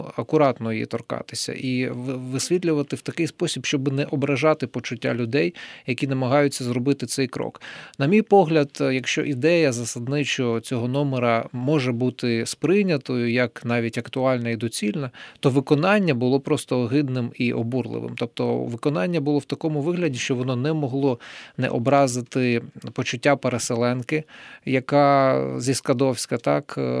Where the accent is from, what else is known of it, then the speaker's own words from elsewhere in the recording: Donetsk, Donetsk Oblast, Ukraine; first language Russian; Ukrainian is a second language; моя батьківська мова російська, я в дитинстві говорив і твоя, так? Тому що ти з Криму, я з Донецька.